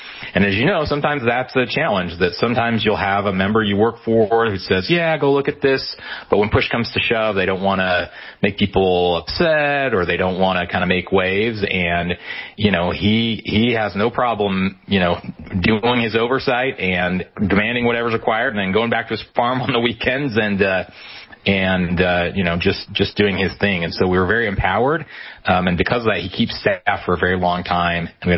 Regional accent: Idaho, United States; I grew up in Idaho. I went to school in Utah and met my wife there

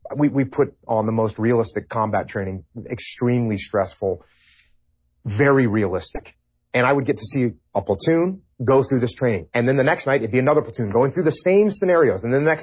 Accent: United States; as an American, I don't like the idea of mandating that people do something that they don't want to do.

